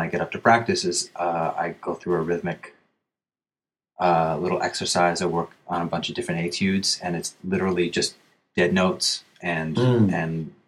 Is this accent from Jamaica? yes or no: no; Canada; now in New York, United States; I'm a Canadian who's been living in New York for 14 years.